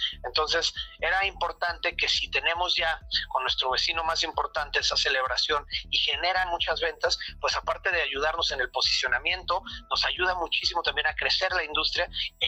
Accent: Mexico; es nuestra carta como mexicanos

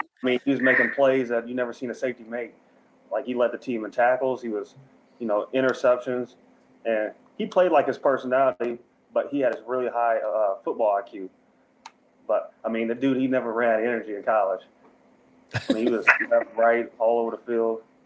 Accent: Lawrence, Kansas, United States; No, I grew up in Lawrence, Kansas, actually.

